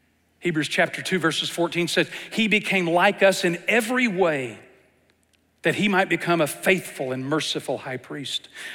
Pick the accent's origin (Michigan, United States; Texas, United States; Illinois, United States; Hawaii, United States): Texas, United States; I'm from East Texas. I'll translate it for you because you don't got it.